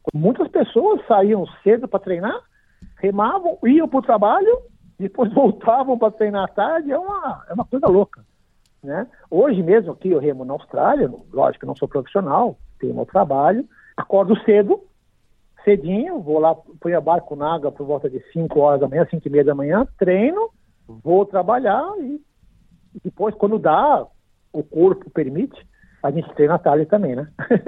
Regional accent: São Paulo, Brazil; Eu sou paulista, sou lá da cidade de São Paulo.

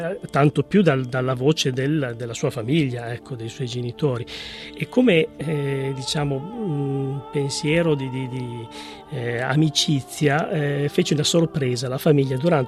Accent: Emilia-Romagna, Italy; tutto è partito poi da Bologna, che io vengo da quelle zone, dall'Emilia Romagna, più dalla Romagna

